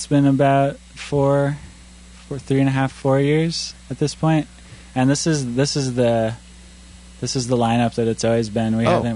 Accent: Massachusetts, United States; moved away; I'm from Massachusetts.

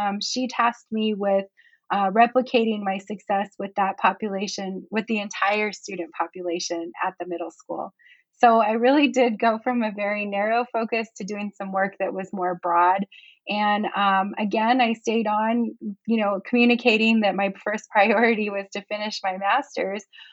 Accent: Phoenix, Arizona, United States; now in Tucson, United States; And originally, I am from Phoenix, Arizona. I actually came here from Phoenix for the U of A when I started going to school as an undergraduate.

